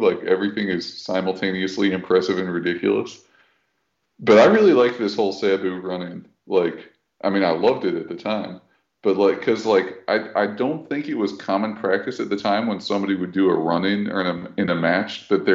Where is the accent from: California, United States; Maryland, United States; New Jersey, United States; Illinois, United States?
Maryland, United States; Baltimore; And, like, I'm from Baltimore, so we hate Philadelphia at all times for all reasons.